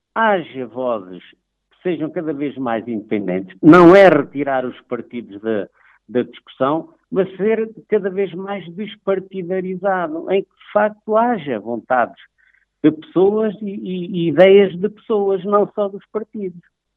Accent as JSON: {"language": "Portuguese", "town": "Covilhã", "region": "Castelo Branco", "country": "Portugal", "said": "A Covilhã é a minha terra, é onde eu me sinto bem, é a terra em que eu tenho orgulho"}